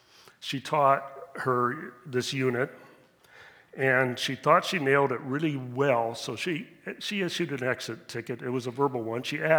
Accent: Dayton, Ohio, United States; I grew up here in Dayton most of my life. I was a latecomer. I came in second grade, so I was a really latecomer.

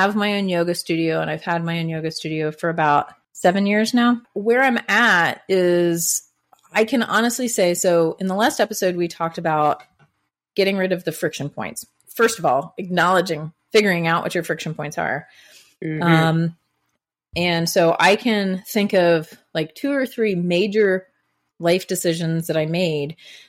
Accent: Columbus, Ohio, United States; now in Missoula, United States; born and raised in Columbus, Ohio. Now I live in Missoula, Montana.

